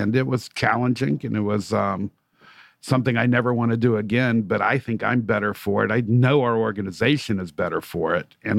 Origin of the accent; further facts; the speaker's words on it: Georgia, United States; because I've been so fortunate to have a great career in my hometown where I'm a native.